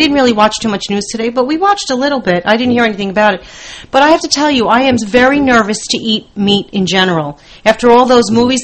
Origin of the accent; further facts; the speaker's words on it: United States; I love that stuff. I'm an American, but after, you know, sometimes ignorance is bliss.